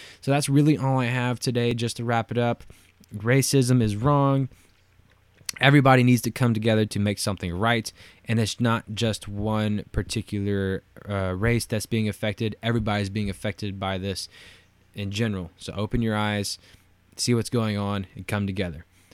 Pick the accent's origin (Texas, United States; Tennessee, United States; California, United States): Texas, United States; Brenham; my hometown of Brenham, Texas, compared to Austin.